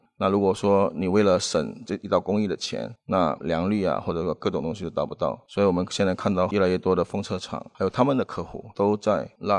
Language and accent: Chinese; Malaysia; now in China; 因为我本身是马来西亚人，